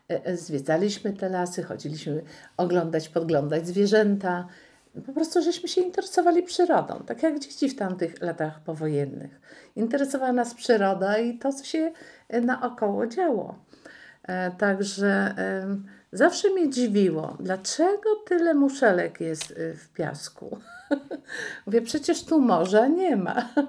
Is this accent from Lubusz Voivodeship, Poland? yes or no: no; Wesoła, Masovian Voivodeship, Poland; also born or lived in Warsaw; Tu się wychowałam w Wesołej, tu kończyłam pierwsze szkoły. Po latach zamieszkiwania w Warszawie z powrotem wróciłam do Wesołej